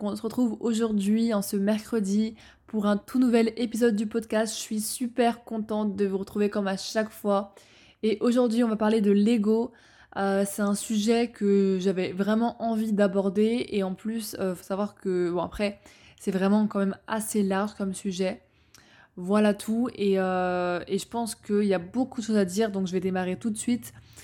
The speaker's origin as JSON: {"language": "French", "country": "France", "tie": "born there", "said": "je suis née en France, je suis entrepreneur"}